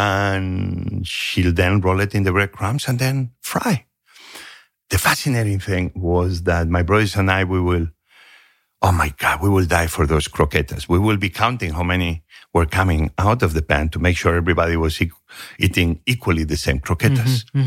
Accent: Asturias, Spain; also born or lived in Barcelona, Spain; We were, I guess, immigrants inside Spain since I was very young because I grew up in Asturias, northern part of Spain.

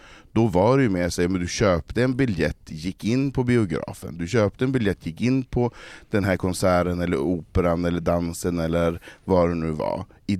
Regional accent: Norrland, Sweden; Och när jag växte upp i Norrland på slutet 70, början på 80-talet

